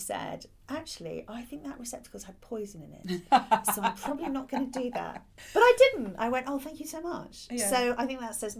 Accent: Ireland; I grew up partly in Ireland, and there's a book that you have to read in Irish, which was hard for me because I don't speak Irish.

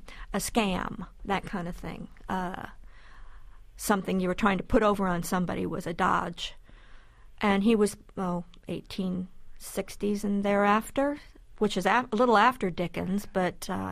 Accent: Midwest, United States; I don't recall ever hearing it when I was growing up in the Midwest. I wonder if it's an Eastern thing, if it's East Coast cities.

